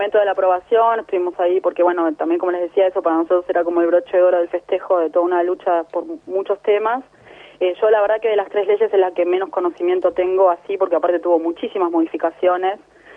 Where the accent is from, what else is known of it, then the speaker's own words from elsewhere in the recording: Argentina; como argentinos, no tenemos ni idea de lo que es eso.